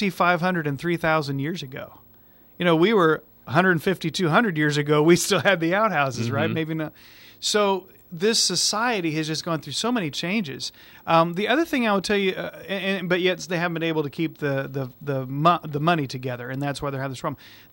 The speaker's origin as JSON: {"language": "English", "country": "United States", "said": "I said, I'm from America."}